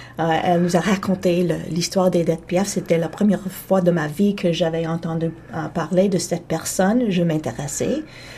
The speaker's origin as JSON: {"language": "French", "town": "Ottawa", "region": "Ontario", "country": "Canada", "second_language": "French", "said": "quand ma famille a acheté une maison au Québec, peut-être 20 minutes d'Ottawa, je viens d'Ottawa, où mon père travaillait. Alors, c'était un petit banlieue tranquille, belle, mais la plupart des voisins étaient les francophones."}